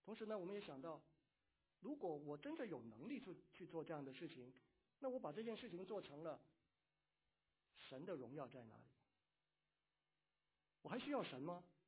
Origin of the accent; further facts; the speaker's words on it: China; 所以呢我们作为中国人是被夹在中间